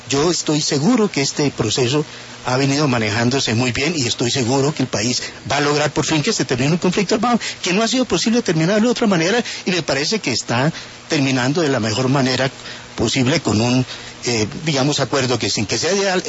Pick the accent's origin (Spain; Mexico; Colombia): Colombia; yo como colombiano les doy la bienvenida a la lucha democrática.